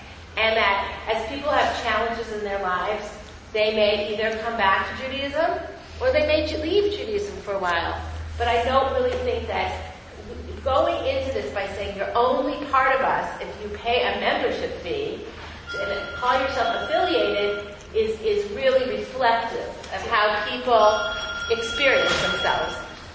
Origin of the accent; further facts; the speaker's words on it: Los Angeles, California, United States; I grew up in Los Angeles, but there's not that many people left in Los Angeles.